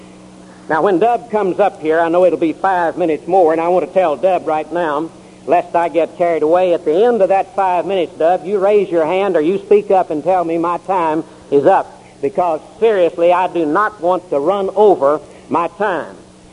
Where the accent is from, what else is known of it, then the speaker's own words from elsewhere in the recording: Texas, United States; said that I am a native Texan so as to get rid of that prejudice that I'm a Californian.